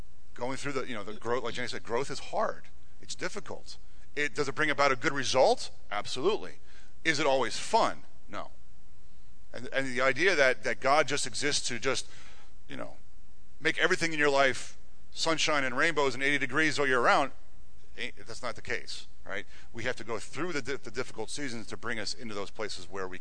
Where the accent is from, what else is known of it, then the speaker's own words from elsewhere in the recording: Jim Thorpe, Pennsylvania, United States; Look, I grew up living in Jim Thorpe. I worked in Jim Thorpe for 20 years